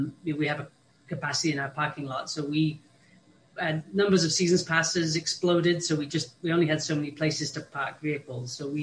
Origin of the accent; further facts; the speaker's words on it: Truckee, California, United States; from Tahoe Donner, California, and Truckee, Lake Tahoe area.